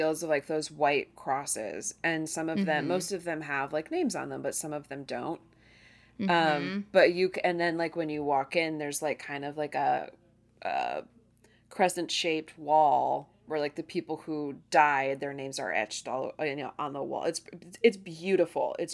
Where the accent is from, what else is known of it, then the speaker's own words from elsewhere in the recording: United States; as an American, with people who were of a different nationality